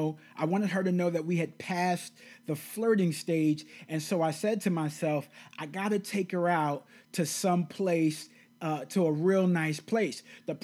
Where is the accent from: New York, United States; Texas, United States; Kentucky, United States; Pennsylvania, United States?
New York, United States; you know, I'm from New York, and so you can't let them see you sweat.